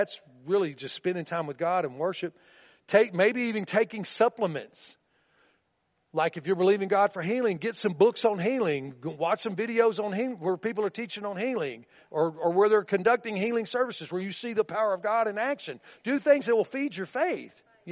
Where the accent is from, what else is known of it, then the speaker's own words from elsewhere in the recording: Tennessee, United States; I grew up in Tennessee. I rode my whole childhood on the fender well of a pickup truck